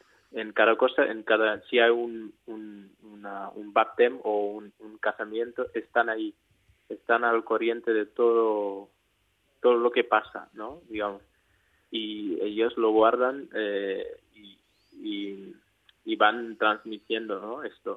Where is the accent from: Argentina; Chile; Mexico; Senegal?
Senegal; also born or lived in Gambia; Sí, nací en Gambia, pero crecí en Senegal. O sea, soy senegalés.